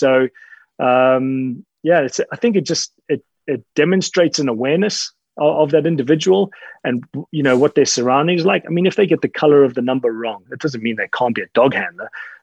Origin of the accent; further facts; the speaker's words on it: Zimbabwe; I was born and raised in Zimbabwe, you know, educated until I dropped out of school, basically.